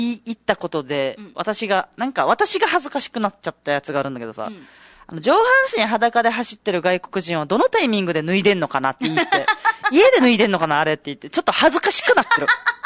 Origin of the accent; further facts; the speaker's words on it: Chatan, Okinawa, Japan; 私、北谷町出身、北谷在住の北谷子なんですけど、